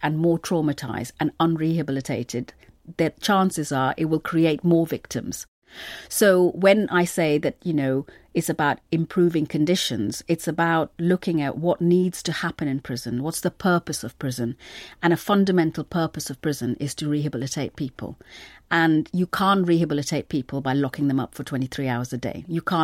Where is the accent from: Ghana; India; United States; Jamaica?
India; Mumbai, Maharashtra; also born or lived in North India; my childhood in India. I was born in North India and lived in Mumbai.